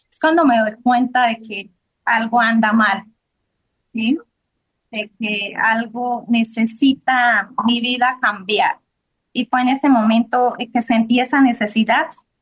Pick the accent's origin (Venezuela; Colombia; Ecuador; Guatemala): Colombia; soy de acá de Colombia, dije, pues espero se pueda porque de otro país no sabía que se podía